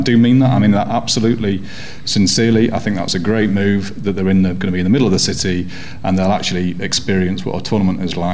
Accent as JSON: {"language": "English", "region": "England", "country": "United Kingdom", "said": "I mean, I am English, but I'm not kind of feeling a lot there."}